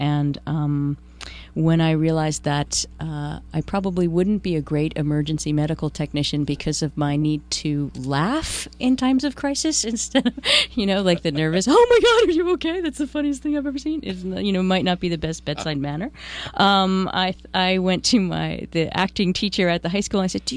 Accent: New York, United States; I am not a native. I am a Flatlander from New York

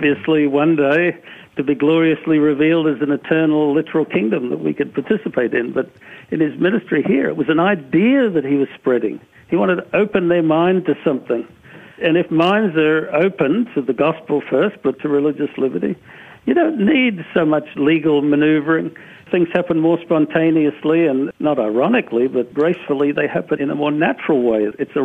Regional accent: Australia; together with traveling with my father who moved to the U.S. and we grew up in Australia

